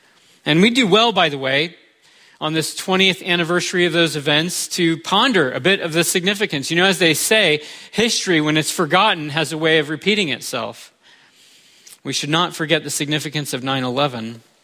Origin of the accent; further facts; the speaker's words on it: United States; I said, "Yeah, I'm an American."